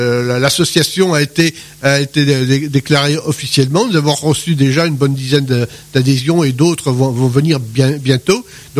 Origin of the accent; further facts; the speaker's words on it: Appilly, Hauts-de-France, France; puisque je suis originaire d'Appilly.